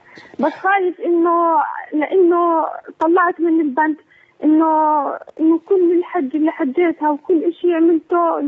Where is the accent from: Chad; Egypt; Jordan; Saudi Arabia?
Jordan; الله يبارك في عمرك. أنا من الأردن،